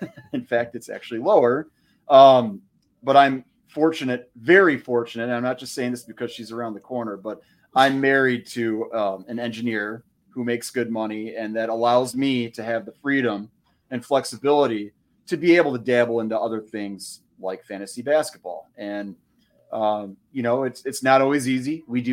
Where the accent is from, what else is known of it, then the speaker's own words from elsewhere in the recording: United States; As an American who was brought up on baseball, it's hard for me to watch it